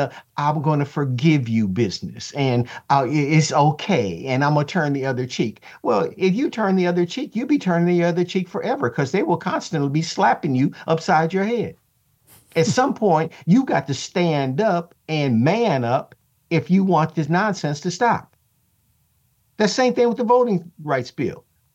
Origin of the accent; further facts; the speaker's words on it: the North, United States; I'm from the North. So turning the cheek and, you know, being spit on and slapped is not what I grew up with.